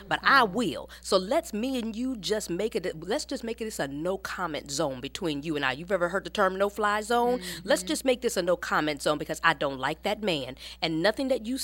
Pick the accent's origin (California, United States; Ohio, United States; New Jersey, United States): Ohio, United States; Listen, I am from Ohio, and I am a corn fed girl.